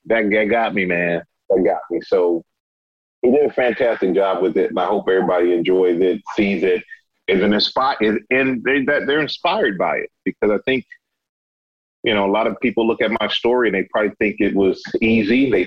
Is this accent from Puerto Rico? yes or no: no; Germany; My first ex-wife is on there, you know, talking about our relationship and growing up in Germany and us being kids and having kids.